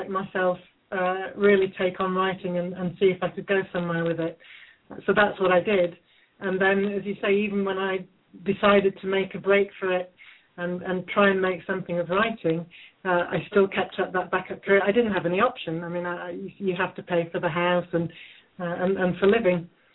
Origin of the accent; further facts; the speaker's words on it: England, United Kingdom; I'm an English novelist.